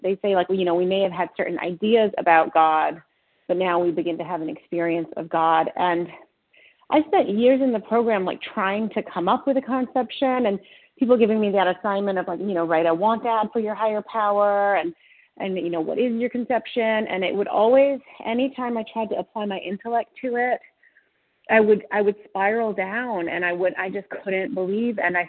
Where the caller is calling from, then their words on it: New York, United States; I'm calling from New York.